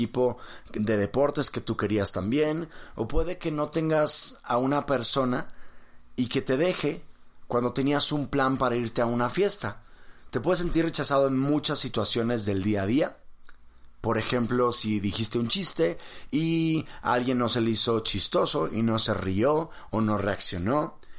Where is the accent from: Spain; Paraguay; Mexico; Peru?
Mexico; estoy en México, soy mexicano